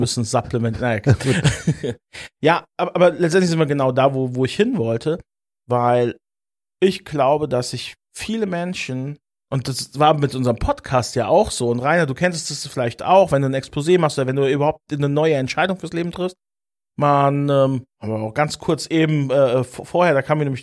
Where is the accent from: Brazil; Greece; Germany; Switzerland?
Switzerland; Bei uns in der Schweiz heißt das einfach nur Haus.